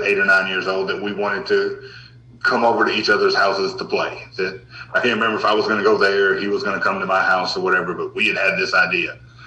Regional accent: United States; I grew up being black in America.

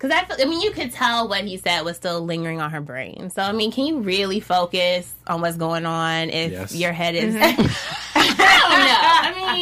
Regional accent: Midwest, United States; I know what you're talking about. And I'm from the Midwest.

